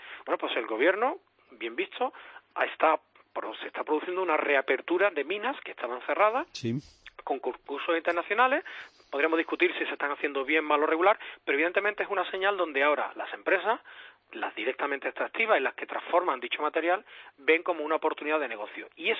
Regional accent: Andalusia, Spain; como andaluz que también soy

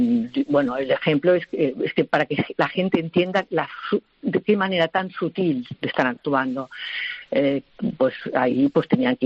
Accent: Catalonia, Spain; Somos escritores catalanes que escribimos en castellano y a veces cuando nos inspira al alma, en catalán. Sobre todo yo escribo en castellano o español

